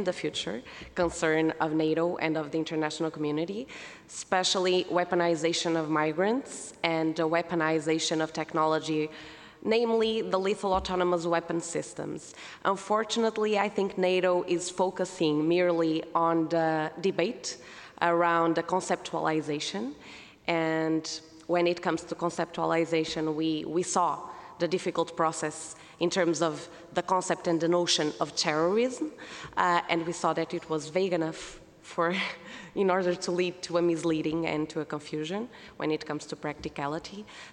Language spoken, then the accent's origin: English; Póvoa de Varzim, Norte, Portugal; I come from Povo de Varzim.